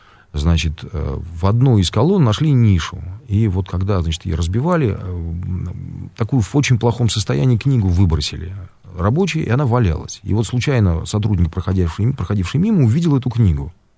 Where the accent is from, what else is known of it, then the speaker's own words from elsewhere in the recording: Moscow, Russia; Вот я детство провел в Чертаново.